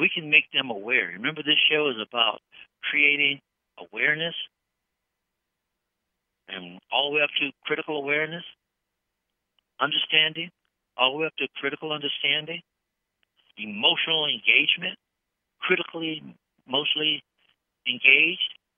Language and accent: English; Los Angeles, California, United States; You know, I'm from Los Angeles